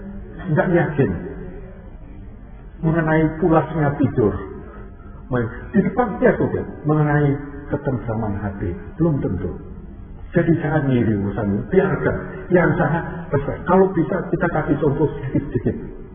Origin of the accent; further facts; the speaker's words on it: Semarang, Central Java, Indonesia; Ini saya lahir di Semarang, dibesarkan sebagai orang Jawa.